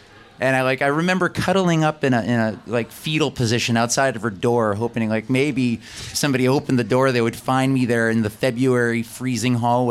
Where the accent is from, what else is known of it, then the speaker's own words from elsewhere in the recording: Cheektowaga, New York, United States; Peter grew up in Hamburg, New York, which is south of where I grew up in Cheektowaga, and we've got mutual friends.